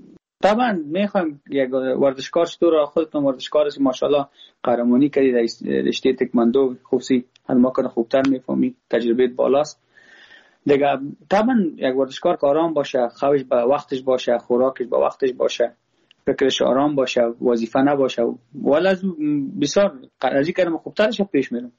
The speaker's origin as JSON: {"language": "Persian", "country": "Afghanistan", "said": "ما خود ما افغان هستم."}